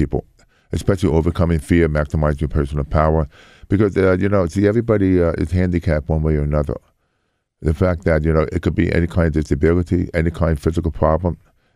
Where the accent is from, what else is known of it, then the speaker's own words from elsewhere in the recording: Brooklyn, New York, United States; Because when I grew up in Brooklyn, I played handball, stickball, you know, running competition.